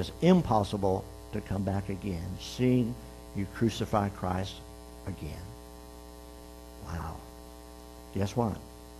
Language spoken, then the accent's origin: English; Miami, Florida, United States; I grew up in Miami, which is a pretty good-sized town.